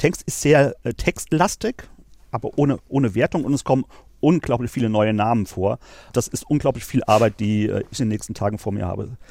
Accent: Hesse, Germany; was ich als Hesse natürlich sehr, sehr lustig finde.

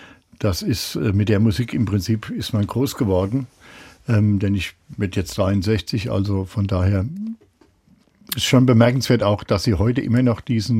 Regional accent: Mainz, Rhineland-Palatinate, Germany; Da ist eine Bank und ich bin ja gebürtiger Hechtsheimer.

